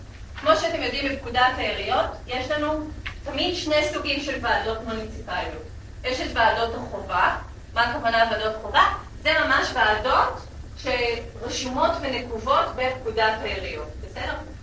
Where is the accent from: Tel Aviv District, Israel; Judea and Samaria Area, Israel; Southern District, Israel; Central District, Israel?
Tel Aviv District, Israel; Tel Aviv; אני באה מעיר תל אביב, 450 אלף בעלי זכות בחירה